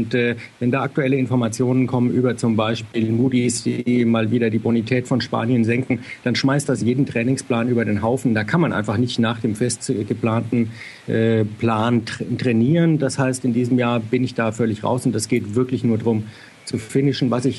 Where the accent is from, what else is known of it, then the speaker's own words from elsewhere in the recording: Fürth, Bavaria, Germany; born there; Geboren bin ich in Fürth in Bayern.